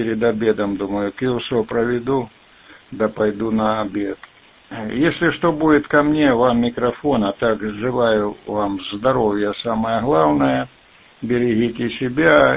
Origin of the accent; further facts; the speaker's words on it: Novocherkassk, Rostov Oblast, Russia; born there; А я, кстати, в Новочеркасске родился. Родился в Новочеркасске, там меня и крестили, как говорят.